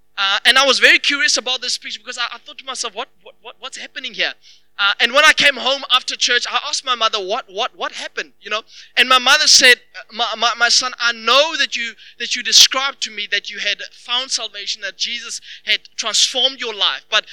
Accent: Free State, South Africa; I grew up without a father. And in the Free State, the place that I grew up in Valcom was actually a very gang-infested area.

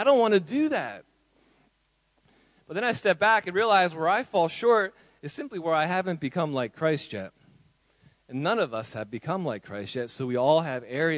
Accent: United States; In my home country, in America, all of those megachurch pastors that you're probably seeing in the news have built these huge churches

